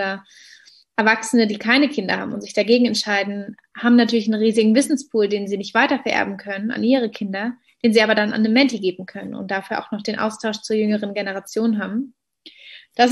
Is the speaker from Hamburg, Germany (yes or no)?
no; Berlin, Germany; born there; als gebürtige Berlinerin